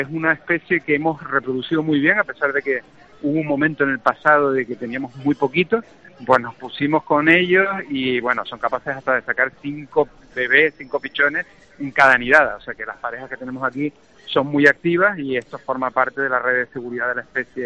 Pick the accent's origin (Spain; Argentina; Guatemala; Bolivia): Spain; Canary Islands; que la mayoría son canarios, somos canarios, tiene más de 40 años de experiencia